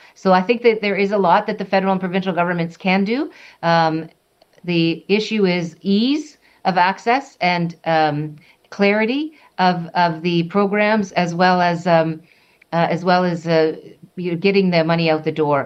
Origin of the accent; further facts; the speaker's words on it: Canada; we have to be really prepared to fight and to fight in a way that is going to make it clear that we're never going to become anything but Canada